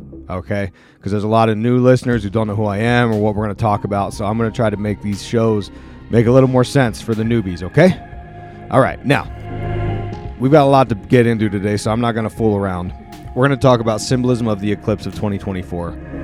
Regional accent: United States; because I'm an American living in America.

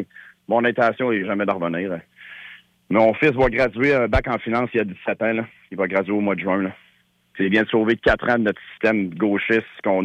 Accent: Chibougamau, Quebec, Canada; je suis neuf Chibougamau, moi, là. Fait que, je suis fier de Québécois, j'ai servi mon pays pendant 15 ans, là. J'étais dans les forces armées avant, là.

